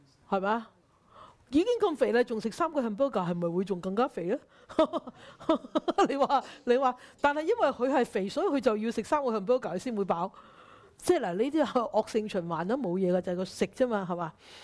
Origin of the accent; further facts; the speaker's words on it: China; 就是我們中國人都係好叻嘅